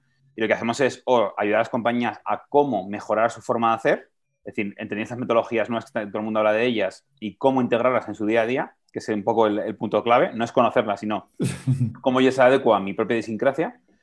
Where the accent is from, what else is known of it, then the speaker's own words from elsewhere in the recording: Aragon, Spain; Yo soy un maño